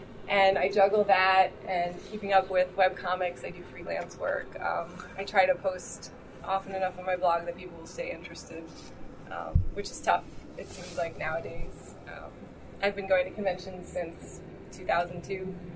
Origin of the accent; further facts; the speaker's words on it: Baltimore, Maryland, United States; I'm from Baltimore, so I heard that there was a Baltimore league